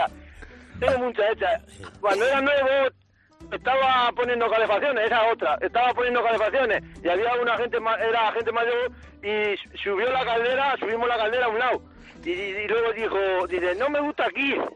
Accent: Castilla-La Mancha, Spain; Ahora mismo estoy por la parte, soy de La Mancha, por eso estoy allá.

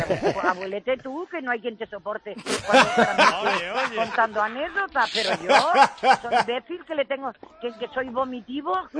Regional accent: San Roque, Andalusia, Spain; soy de San Roque, mira, soy de San Roque.

